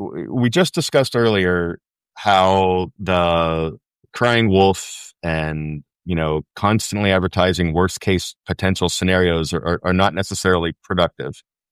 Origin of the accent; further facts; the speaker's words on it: Pennsylvania, United States; I grew up near Pittsburgh in kind of a somewhat rural, but also very blue collar, very dependent on steel industry, you know, part of the Pittsburgh region.